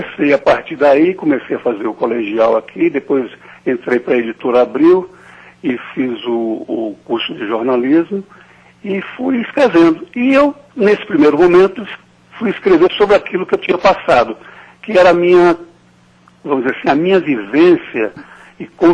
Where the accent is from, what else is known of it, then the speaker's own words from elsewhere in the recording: Minas Gerais, Brazil; born there; Eu nasci em Minas porque meus pais vieram para a Bahia trabalhar em Minas.